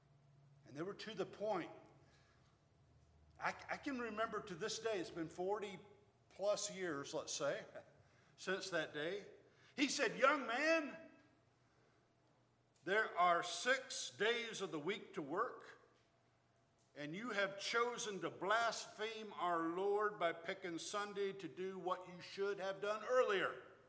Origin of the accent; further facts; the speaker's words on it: Alabama, United States; Well, I'm originally from the South, and Alabama in particular, Roll Tide.